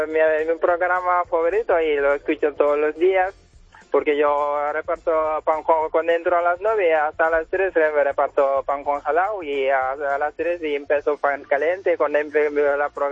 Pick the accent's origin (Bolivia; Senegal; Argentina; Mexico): Senegal; now in Gijón, Spain; De Senegal.